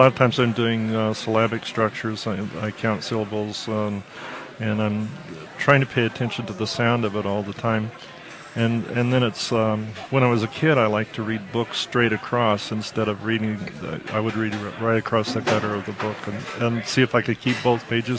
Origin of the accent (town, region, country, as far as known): Liberal, Kansas, United States; born or raised there